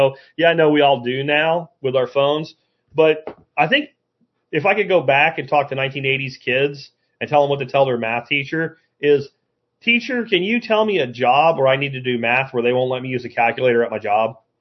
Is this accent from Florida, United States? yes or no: yes; Jacksonville, Florida, United States; I mentioned I grew up in Jacksonville, Florida.